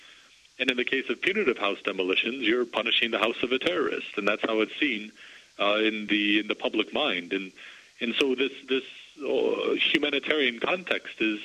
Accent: United States; born there; No, I was born in the United States. I've lived there for 5 years.

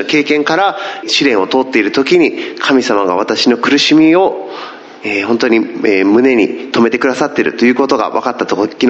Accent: Northern Ireland, United Kingdom; ちょうどそれは私の実家のですね、イギリスのノーザンアイランドからでした。

